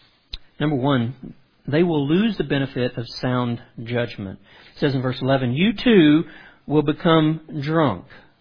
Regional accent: Louisiana, United States; I grew up in South Louisiana. We had a lot of fig trees.

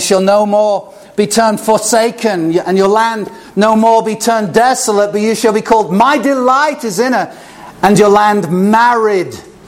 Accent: England, United Kingdom; Growing up in England

